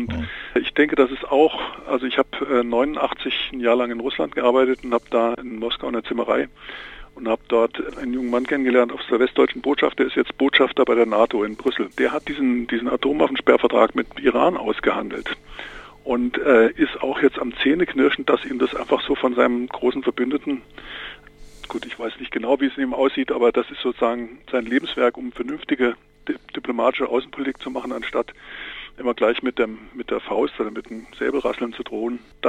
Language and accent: German; West Germany, Germany; Ich bin selber im Westen aufgewachsen